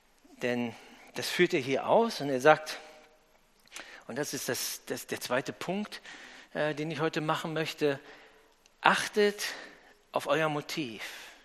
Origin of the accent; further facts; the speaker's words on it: Germany; wir sind als Deutsche, glaube ich, Spezialisten darin, ja, noch die Sachen zu optimieren